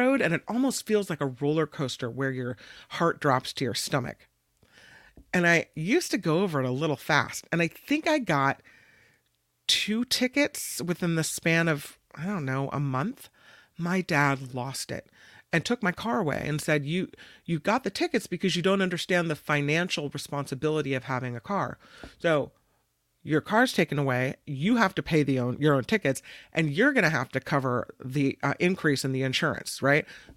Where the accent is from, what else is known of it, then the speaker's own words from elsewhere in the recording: Petaluma, California, United States; And so I grew up here in Petaluma where I live now, but I went to high school in the Santa Cruz area.